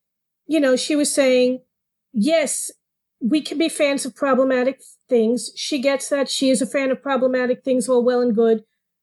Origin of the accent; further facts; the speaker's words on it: New York, United States; I'm a New Yorker.